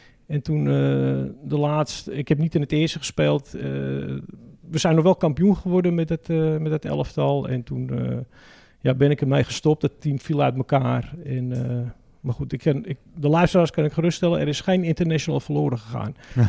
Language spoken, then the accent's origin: Dutch; Purmerend, North Holland, Netherlands; also born or lived in Amsterdam; Ik ben in Amsterdam geboren. En toen verhuisden we naar Purmerend. En ja, ik zat op een katholieke school.